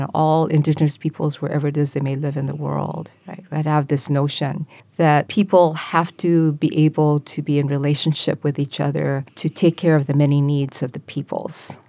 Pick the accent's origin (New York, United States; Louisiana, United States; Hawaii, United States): Hawaii, United States; I think that growing up in Hawaii, that this is a place, the island mentality essentially, right